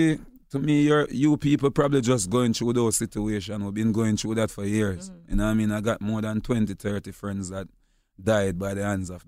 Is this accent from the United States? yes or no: no; Jamaica; Because as we say, we as Jamaican, we're very bossy, you know?